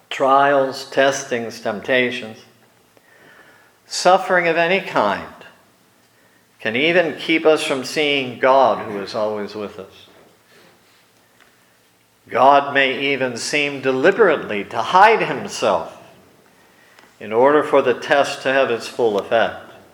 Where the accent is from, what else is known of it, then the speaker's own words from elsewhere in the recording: Erie, Pennsylvania, United States; If I were still living in my hometown of Erie, I'd be right in the middle of it.